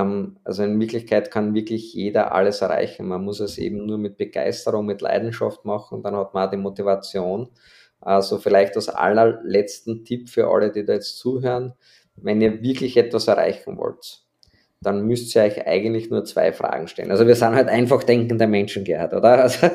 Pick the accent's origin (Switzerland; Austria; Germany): Austria; als Österreicher